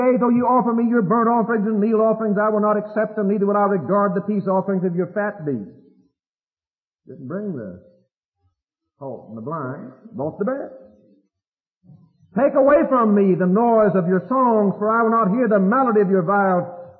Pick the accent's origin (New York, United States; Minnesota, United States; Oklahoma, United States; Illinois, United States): Oklahoma, United States; from my country background, and I can tell you that in the summertime where I grew up in Oklahoma, and some of my people didn't put on shoes in the summertime